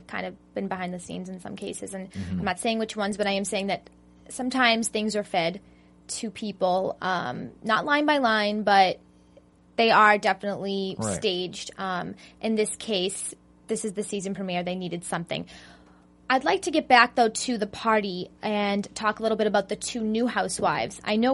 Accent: Massachusetts, United States; and I'm from Massachusetts, so we had Salem not very far away.

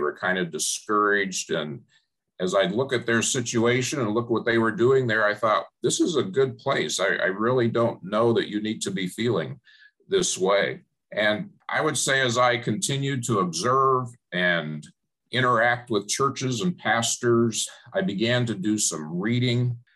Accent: Phoenix, Arizona, United States; I grew up in Phoenix. My background was big church.

